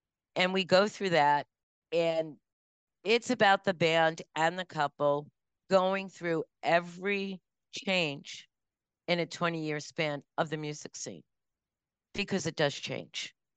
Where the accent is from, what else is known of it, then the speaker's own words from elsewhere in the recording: Long Island, New York, United States; I'm a New Yorker. The story starts and originates in New York, in Long Island. And as a New Yorker, understand that I said Long Island as one word.